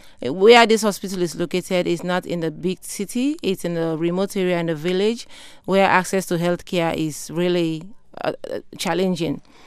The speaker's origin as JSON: {"language": "English", "country": "Sierra Leone", "tie": "born or raised there", "said": "Growing up in Sierra Leone, I saw the desperate need for improved healthcare services"}